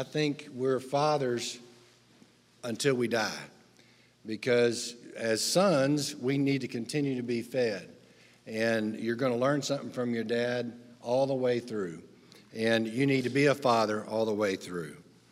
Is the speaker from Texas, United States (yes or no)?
yes; Malney, Texas, United States; We grew up in Malney, Texas, and my father sold life insurance.